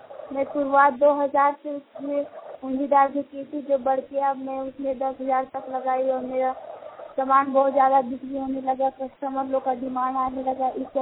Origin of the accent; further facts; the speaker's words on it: Deori, India; मैं देवरी से रहने वाली हूँ